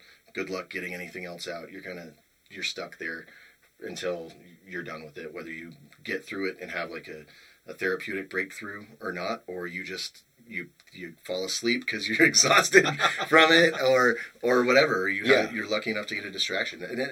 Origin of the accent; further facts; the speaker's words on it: Cheyenne, Wyoming, United States; I was living in, Cheyenne, Wyoming, my hometown.